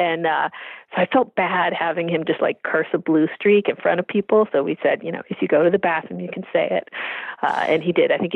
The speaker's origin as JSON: {"language": "English", "region": "California", "country": "United States", "said": "I'd love to. I'm from California. I'm not built for this."}